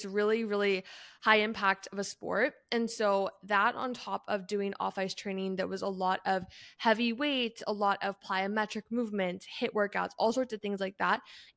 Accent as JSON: {"language": "English", "country": "Canada", "tie": "born or raised there", "said": "I grew up in Canada where a lot of my childhood was outdoors doing different super active things"}